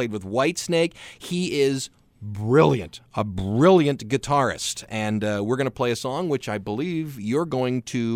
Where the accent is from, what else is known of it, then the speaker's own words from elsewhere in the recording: Scotland, United Kingdom; I'm actually Scotch-Irish. I'm actually from Scotland.